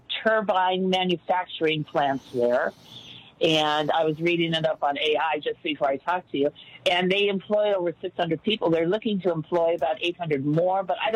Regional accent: California, United States; now in Colorado, United States; I grew up in California, and actually I'm actually in the state of Colorado now, basically because it's smog, one of the reasons, and we had to get out of California many moons ago, 1989.

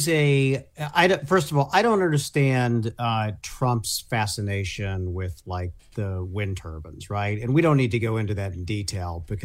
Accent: Indiana, United States; Exactly. My home state of Indiana.

